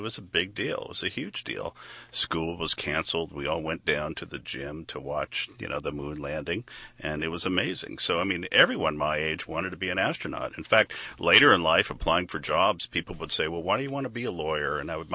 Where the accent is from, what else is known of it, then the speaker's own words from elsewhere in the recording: Canada; also born or lived in Houston, United States; The major impediment I had is being born in Canada and being Canadian, other than being 40 pounds overweight, that, you know, I wasn't going to make the U.S. citizenship requirement.